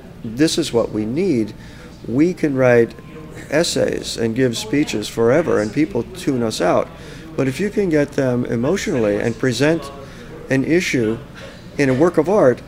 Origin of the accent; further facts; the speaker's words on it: New York, United States; since I grew up in Westchester